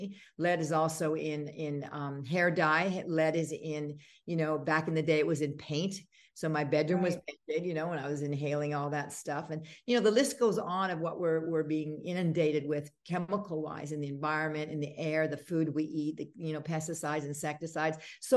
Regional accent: Canada; We weren't allowed to have sugar or soda pop. You can tell I'm Canadian with that word.

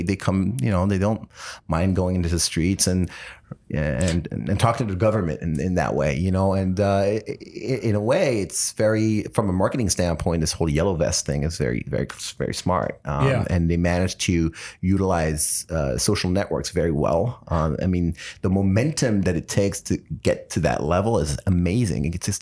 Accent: Paris, Île-de-France, France; moved away as an adult; also born or lived in New York, United States; now in United States; Lived in Paris. I was born in New York. Okay. I lived a couple of years in New York. Spent most of my childhood in Paris. Came back to the U.S. was about 19.

